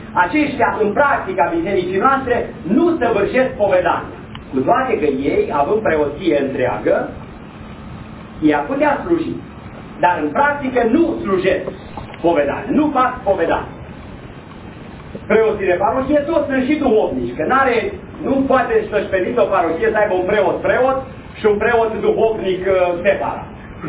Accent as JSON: {"language": "Romanian", "region": "Transylvania", "country": "Romania", "tie": "born or raised there", "said": "Copiii se spovedeau în Ardeal, în satul meu, în Vinerea Florii."}